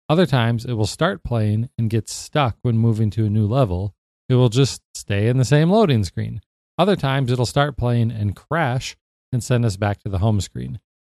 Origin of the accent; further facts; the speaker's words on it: Kalamazoo, Michigan, United States; In my hometown of Kalamazoo, Michigan, the electronic program guide ends on March 18th.